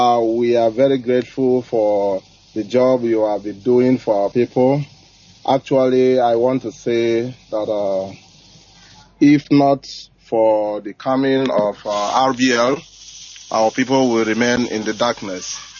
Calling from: China; I'm calling from China.

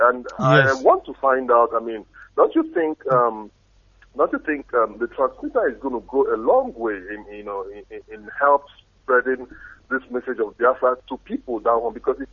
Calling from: Doha, Qatar; I'm calling from Doha.

